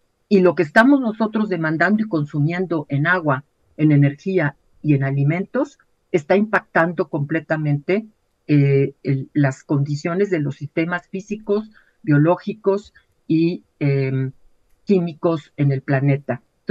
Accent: Mexico; a los compromisos que tenemos como mexicanos que hemos establecido frente al mundo

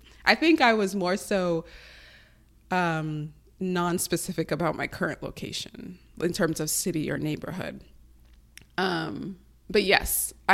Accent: New York, United States; moved away as an adult; And I grew up in New York, so it's not really moving to a new place. It's less about moving to a new place and more so about returning home.

